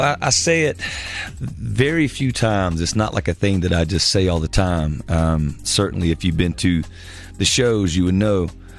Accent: Georgia, United States; now in Nashville, United States; Originally from South Georgia.

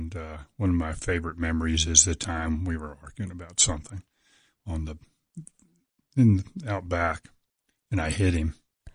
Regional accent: Norfolk, Virginia, United States; Grew up in Norfolk, Virginia.

